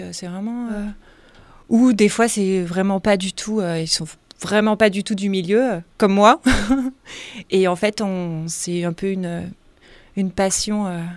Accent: Auvergne-Rhône-Alpes, France; Alors, je viens de Savoie.

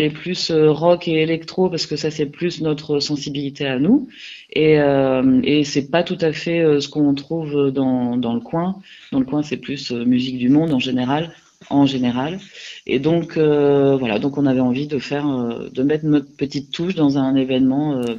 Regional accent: Lille, Hauts-de-France, France; à Lille, en fait, on vient particulièrement de Lille

